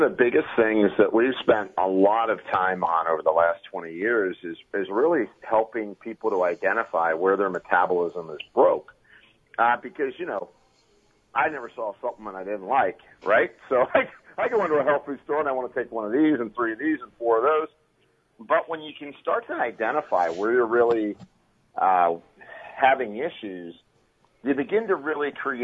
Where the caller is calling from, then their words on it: California, United States; I'm actually back home in Southern California today.